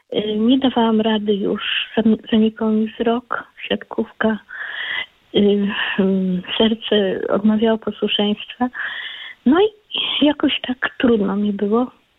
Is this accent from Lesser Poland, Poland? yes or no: no; Pomeranian Voivodeship, Poland; z Pomorskiego.